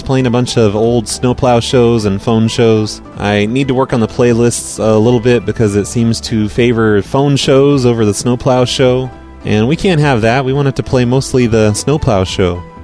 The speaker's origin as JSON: {"language": "English", "region": "California", "country": "United States", "tie": "born or raised there", "said": "Oh, yeah. I'm born and raised in California, but now I live around here."}